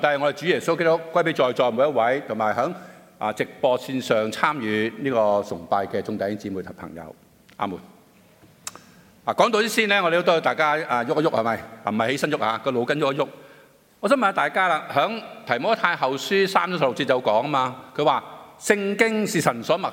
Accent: Hong Kong; 我哋香港人俗啲所讲俾人哋屈，系咪？

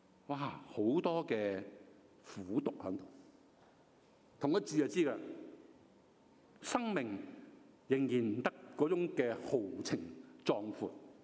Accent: China; 我中國人都講噶，天將降大任於斯人也

